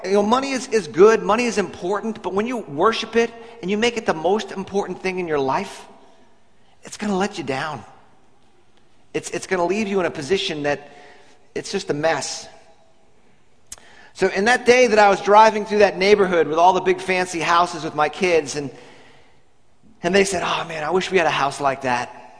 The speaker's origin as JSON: {"language": "English", "country": "Nicaragua", "said": "We're from Nicaragua, so we go way back."}